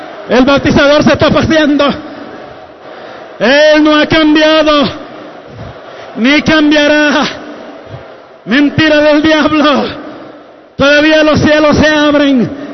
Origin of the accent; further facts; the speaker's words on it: Costa Rica; soy originalmente costarricense